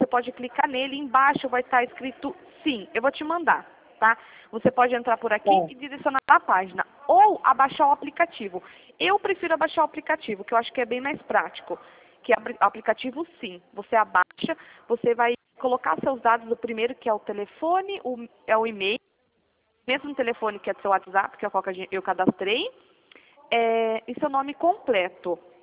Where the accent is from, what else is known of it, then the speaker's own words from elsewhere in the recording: Piracicaba, São Paulo, Brazil; Eu sou de Piracicaba.